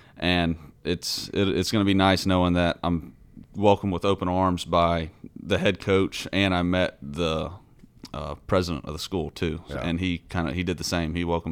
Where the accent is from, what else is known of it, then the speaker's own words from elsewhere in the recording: Huntsville, Alabama, United States; Oh, I mean, it was great. I mean, I had two older brothers, so they're 8 and 10 years older, so I was way younger.